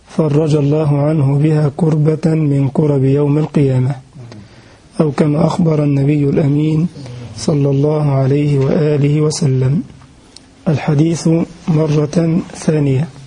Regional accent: Egypt; فأنت مغربي نعم وأنا مصري

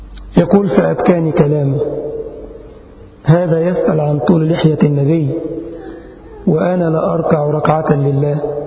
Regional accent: Egypt; هو رجل حصل على أعلى الدرجات العلمية في بلدنا مصر

